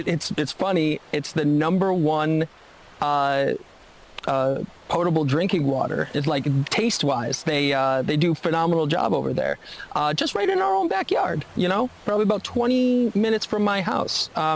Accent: Belchertown, Massachusetts, United States; I come from Belchertown. That's where I was raised.

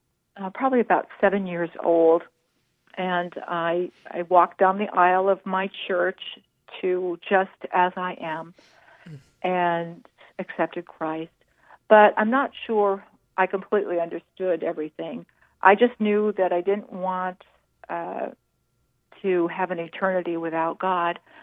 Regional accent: St. Paul, Minnesota, United States; Well, I grew up in St. Paul, Minnesota.

